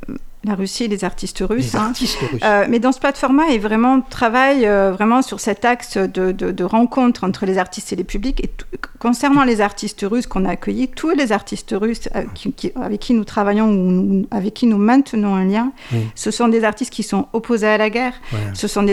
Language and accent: French; France; Voilà, mais je suis française